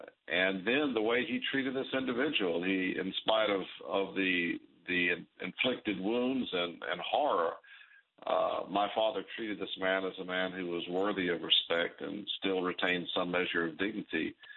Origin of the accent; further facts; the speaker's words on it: Nigeria; also born or lived in Ghana; I was raised, Susie, I was raised in Nigeria and Ghana.